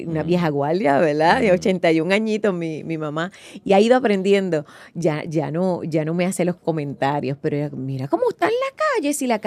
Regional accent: Bayamón, Puerto Rico; Los dos somos de Bayamón, vaqueritos. Y yo vivía en Río Hondo.

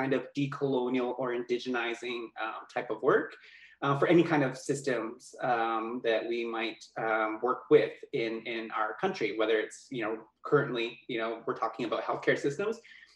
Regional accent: British Columbia, Canada; from Keetse First Nation

